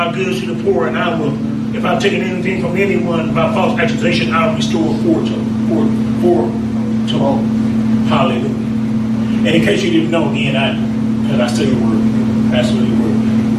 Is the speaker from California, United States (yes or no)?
no; Indianapolis, Indiana, United States; I'm from Indianapolis, you know.